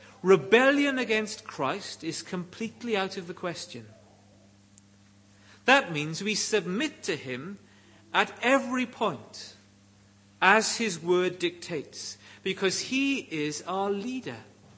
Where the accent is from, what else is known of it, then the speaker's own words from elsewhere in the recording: Wales, United Kingdom; accent: Welsh; I'd gone to the wrong kind of school, and to my shame, I was trying to eradicate my Welsh accent.